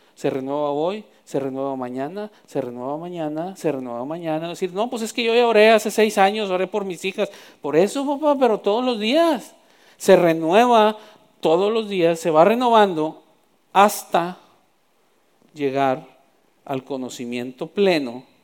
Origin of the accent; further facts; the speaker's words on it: Mexico; otros somos mexicanos, otros son americanos, tenemos de muchas cosas aquí